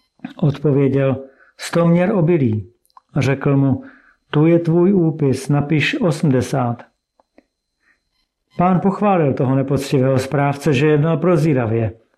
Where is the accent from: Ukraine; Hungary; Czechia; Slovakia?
Czechia; Havířov, Moravian-Silesian Region; Vyrůstal jsem v Havířově v křesťanské rodině